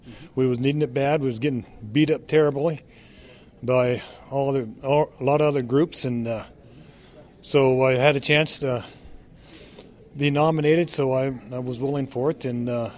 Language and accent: English; Montana, United States; I'm from Montana, eastern Montana, and my wife and I run a cow-calf operation